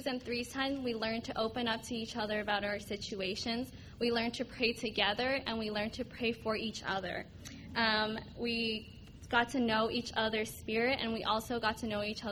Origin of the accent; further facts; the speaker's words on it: Vancouver, British Columbia, Canada; And we're both from Vancouver.